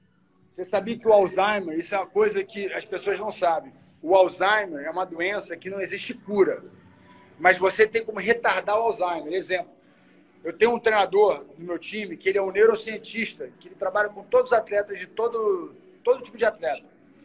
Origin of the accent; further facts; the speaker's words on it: Brazil; eu sou brasileiro em qualquer lugar do mundo